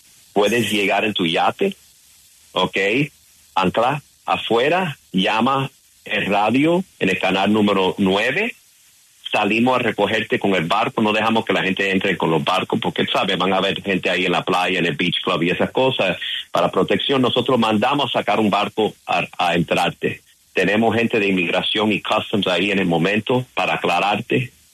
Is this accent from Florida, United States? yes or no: yes; Miami, Florida, United States; also born or lived in Hollywood, California; mi hermano mayor nació en Cuba, ¿ok? Y yo nací en Hollywood, California. En Hollywood, California, donde vivía la gente pobre. Entonces, a los 5 años vinimos para Miami.